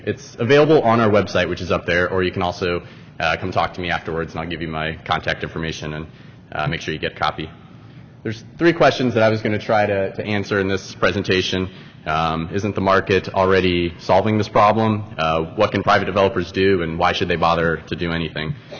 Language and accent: English; Orlando, Florida, United States; An interesting thing from my hometown of Orlando, 80% of all affordable housing that happened in our city over the last two decades